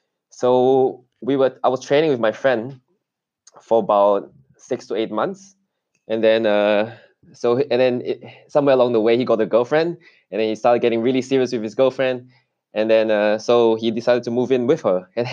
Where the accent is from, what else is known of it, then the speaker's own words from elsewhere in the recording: Singapore; moved away as an adult; now in Australia; I'm born and raised in Singapore. So I came to Australia in 2011, so about 9 years ago. So actually, I came to study university